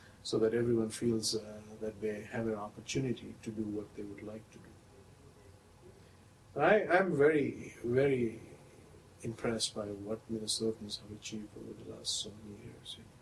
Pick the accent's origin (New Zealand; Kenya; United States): Kenya; also born or lived in United Kingdom; When I was growing up in East Africa, I was in a very closed and very Indian environment.